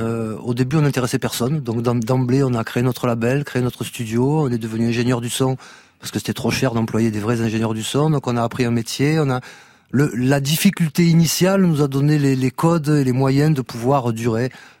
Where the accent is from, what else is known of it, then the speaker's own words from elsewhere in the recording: Marseille, Provence-Alpes-Côte d'Azur, France; Donc en tant que Marseillais